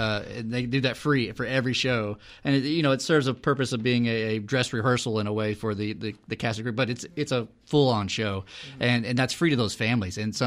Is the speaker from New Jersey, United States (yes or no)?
no; Houston, Texas, United States; also born or lived in Austin; now in Killeen, United States; I'm a Texas native, and I grew up in Houston and moved to East Texas for a number of years, and then went to Austin for University of Texas. And my wife and I now live in Killeen.